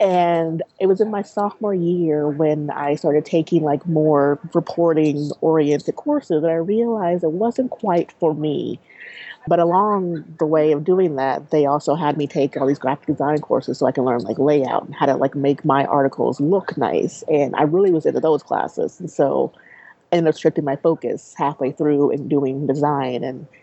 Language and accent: English; Kansas, United States; I'm originally from Kansas, so I, like, left my little bubble and went to someplace I was very unfamiliar with.